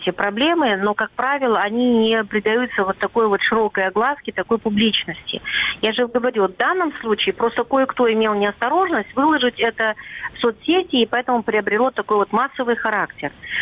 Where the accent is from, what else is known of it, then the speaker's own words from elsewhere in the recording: Crimea, Ukraine; как непосредственно крымская татарка, которая живет сегодня в Крыму